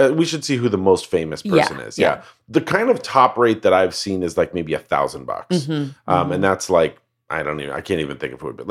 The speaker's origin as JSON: {"language": "English", "region": "Colorado", "country": "United States", "said": "the weird part is like I'm from Colorado."}